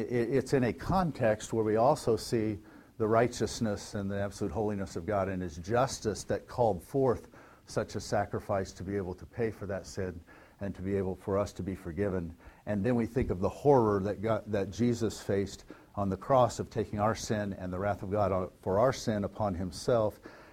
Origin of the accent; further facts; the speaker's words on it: Indiana, United States; And first, I'm from Indiana, okay?